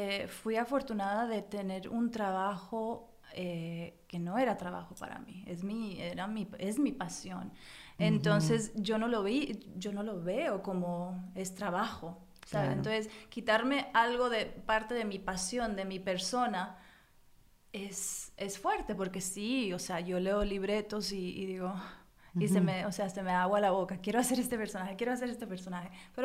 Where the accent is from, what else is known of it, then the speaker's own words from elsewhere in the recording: United States; born there; yo nací en Estados Unidos, pero mis padres los dos son mexicanos y dentro de nuestro hogar, o sea, todavía es muy mexicano, o sea, eso predomina definitivamente el mexicano en mi familia.